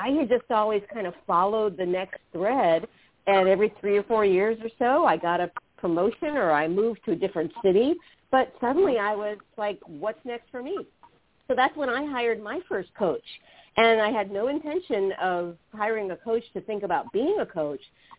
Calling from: Bonita Springs, Florida, United States; I'm in Bonita Springs, Florida. So it is about 80 degrees today

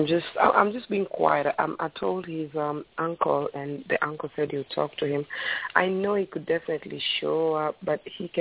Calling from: New Jersey, United States; You're speaking to … I'm calling you from New Jersey.

